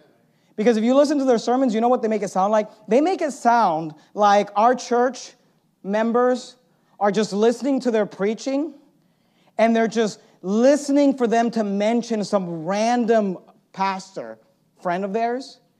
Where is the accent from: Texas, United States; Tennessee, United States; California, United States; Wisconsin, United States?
California, United States; You want to make fun of Californians, make fun of me. I'm a Californian.